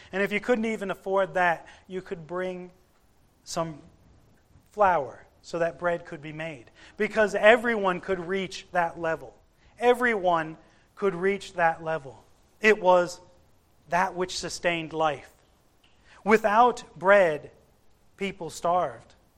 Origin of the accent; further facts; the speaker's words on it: United States; And because I'm American, sometimes I put peanut butter too and make a sandwich.